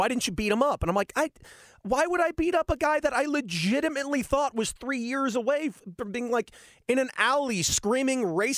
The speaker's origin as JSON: {"language": "English", "town": "Santa Monica", "region": "California", "country": "United States", "tie": "born or raised there", "said": "So I grew up in Santa Monica, California. I went to Santa Monica High School."}